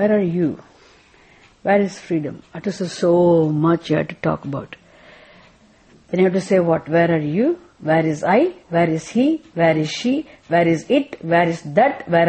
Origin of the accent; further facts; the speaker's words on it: India; See, before I came from India